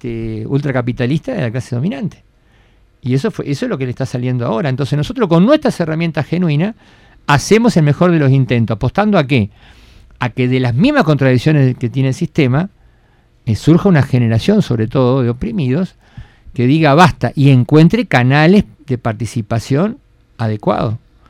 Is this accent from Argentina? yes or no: yes; Argentina; vengo de Argentina